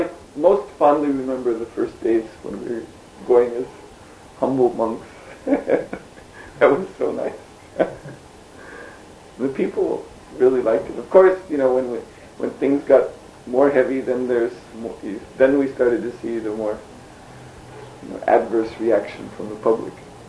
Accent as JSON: {"language": "English", "region": "West Bengal", "country": "India", "said": "we're monks from India, we're from Bengal."}